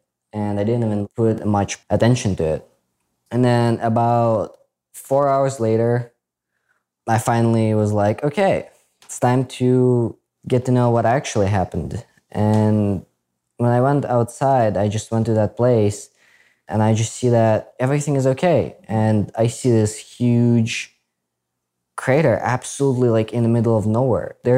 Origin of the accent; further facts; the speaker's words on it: Ukraine; I am from Ukraine, particularly Eastern Ukraine.